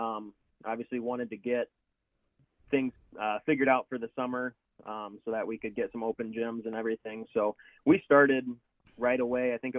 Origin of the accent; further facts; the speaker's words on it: Belmont, Iowa, United States; Yeah, I'm from Belmont, Iowa. I graduated from Belmont Clemmy in 2017.